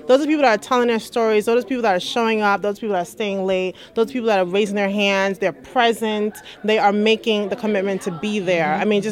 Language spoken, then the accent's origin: English; New York, United States; I'm from New York. And someone came and tapped me and said, aren't you from New York? And I said, yes.